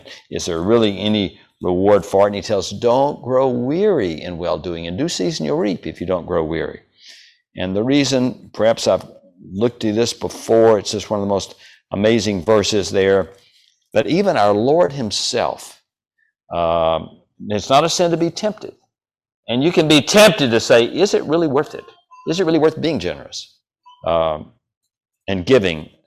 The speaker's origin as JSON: {"language": "English", "region": "Deep South", "country": "United States", "said": "I'm from the Deep South, you know, for the shocking price."}